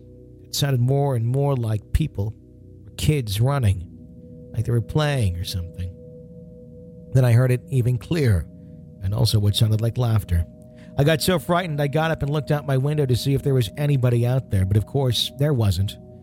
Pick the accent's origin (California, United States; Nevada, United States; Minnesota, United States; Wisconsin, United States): Wisconsin, United States; near the cemetery where I like to play, if you will, or liked to play as a kid, called Ryanzi in my hometown in Wisconsin.